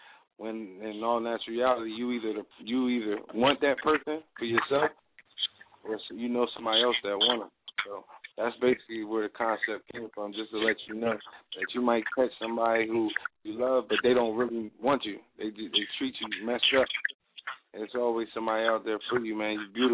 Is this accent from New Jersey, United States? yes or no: no; Newark, Delaware, United States; I'm from Delaware, man. Newark, Delaware.